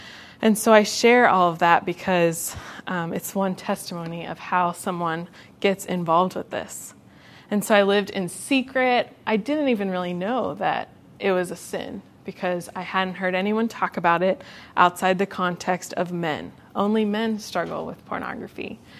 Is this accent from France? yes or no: no; Pennsylvania, United States; I grew up in Pennsylvania, and I went to church, but the church didn't preach the gospel.